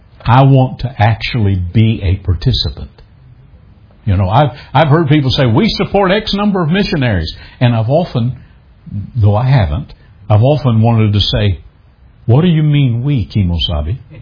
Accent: Southern United States, United States; I'm from the South.

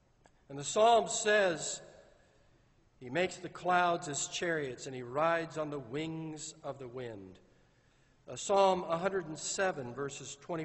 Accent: California, United States; earthquakes were quite commonplace when I was growing up in California.

